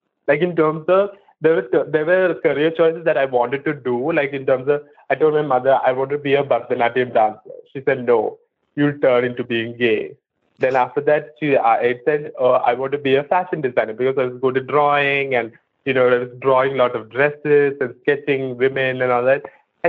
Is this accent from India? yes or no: yes; Kerala, India; accent: Malayali; English is a second language; And then I come to Bangalore and then I still have the Malayali accent